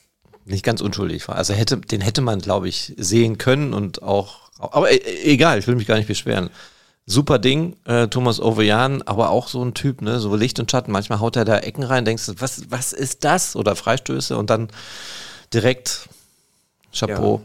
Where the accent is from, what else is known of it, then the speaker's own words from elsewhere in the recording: East Germany, Germany; Ja, ich bin Ossi.